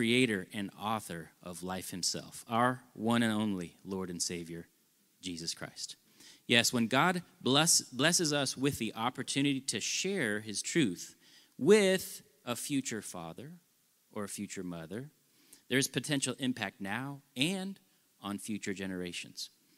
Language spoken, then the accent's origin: English; Frisco, Texas, United States; I'm from Frisco, like way down south. Almost as far as Mexico and El Salvador. yes … I have been in Frisco since 99